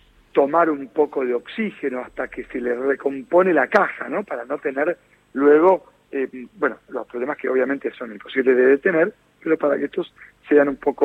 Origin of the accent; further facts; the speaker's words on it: Santa Fe, Argentina; yo soy santafesino